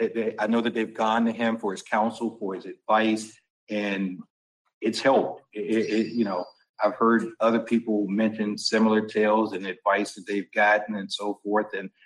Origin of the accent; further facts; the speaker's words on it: Capitol Heights, Maryland, United States; And I'm from Capitol Heights, and them fighting words.